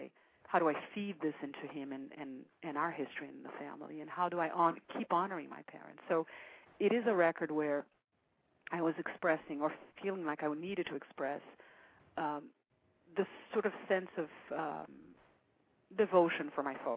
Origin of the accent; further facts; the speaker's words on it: Brazil; I grew up in a very spiritual family, and I don't want to say religious because I grew up in Brazil, a very Catholic country, very Christian country, but we weren't baptized.